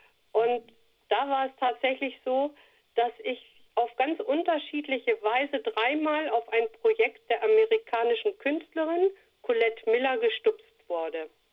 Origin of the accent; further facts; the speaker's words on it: Duderstadt, Lower Saxony, Germany; Ich bin ja hier in Duderstadt aufgewachsen